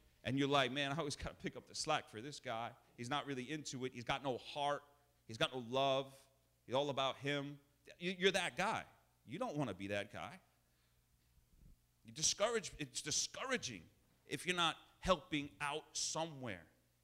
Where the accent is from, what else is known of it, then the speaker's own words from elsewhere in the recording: New York, United States; And I grew up in Long Island. I know what it's like.